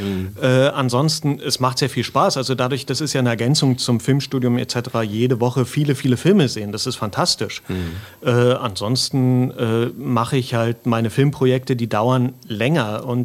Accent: Berlin, Germany; Und als Berliner, ähnlich wie du, wäre ich jetzt auf die Idee gekommen

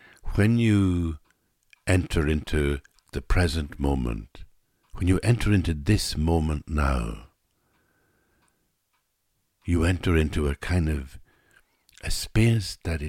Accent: Ireland; now in France; even when I came from Ireland to France, it seemed much, much more like a different universe than Ireland.

